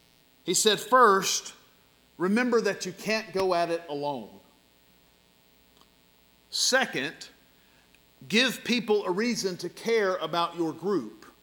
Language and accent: English; Macon, Georgia, United States; As a child growing up in Macon, who was Baptist before I was Christian